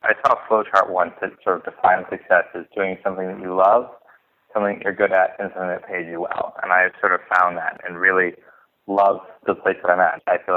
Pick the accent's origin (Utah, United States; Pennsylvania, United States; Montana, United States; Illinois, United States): Utah, United States; Salt Lake City; also born or lived in Phoenix, Arizona; but grew up mostly in Salt Lake, up on the East Bench by the Hobo Zoo, and grew up there in a good, strong LDS family.